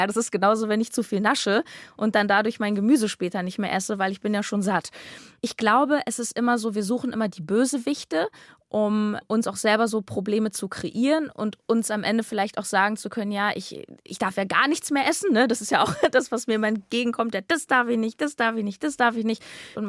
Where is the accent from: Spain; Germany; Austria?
Germany; Berlin; damit verbinde ich einfach auch meine Heimat Berlin